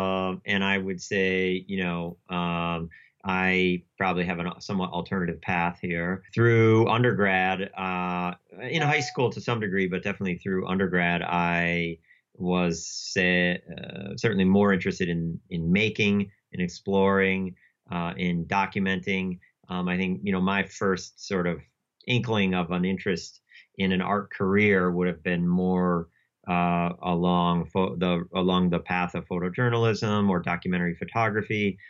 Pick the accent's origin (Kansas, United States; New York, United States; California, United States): New York, United States; I grew up in the Finger Lakes area here near Rochester, and then I went to undergrad in Asheville, North Carolina